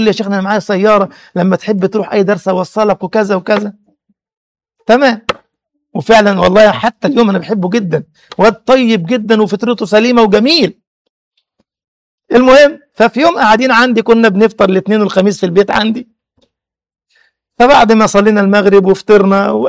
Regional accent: Cairo, Cairo Governorate, Egypt; كنت ادرس في منطقة اسمها دار السلام عندنا في القاهرة

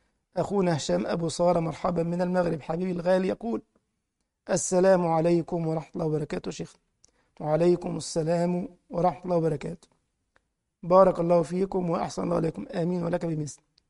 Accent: Egypt; يعني مثلا كان عندنا في مصر في أزمة كورونا

